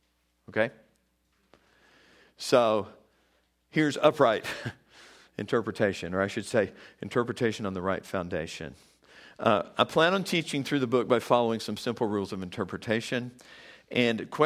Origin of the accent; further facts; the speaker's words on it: the South, United States; Keep in mind, I grew up in the South, and I mean, that was kind of common, not 100%, but it was kind of common.